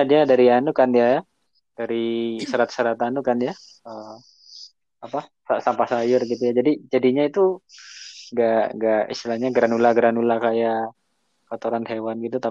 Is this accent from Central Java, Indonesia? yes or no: no; Pasuruan, East Java, Indonesia; born there; kalau saya lahirnya di Pasuruan.